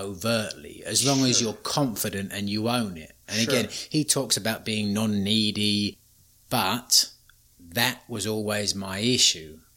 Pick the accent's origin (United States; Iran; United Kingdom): United Kingdom; England; growing up in England